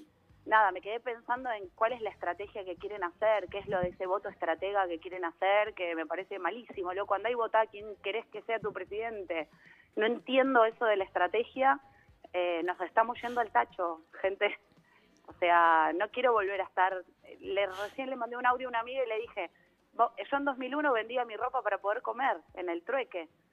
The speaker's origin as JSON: {"language": "Spanish", "town": "Ramos Mejía", "region": "Buenos Aires Province", "country": "Argentina", "said": "Yo soy de Ramos Mejía, La Matanza."}